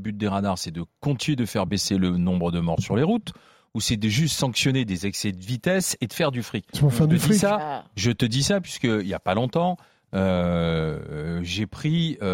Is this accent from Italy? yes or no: yes; Italy; C'est la patrie de Ferrari, nous.